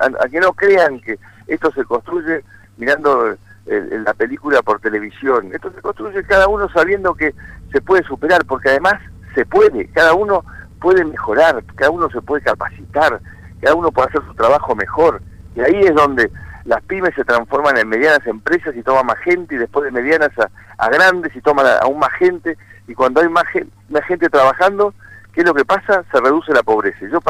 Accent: Argentina; hay que creer en lo que somos nosotros los argentinos

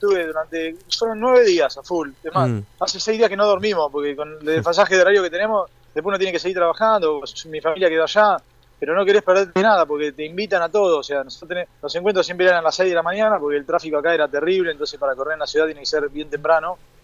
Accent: Argentina; now in Bangladesh

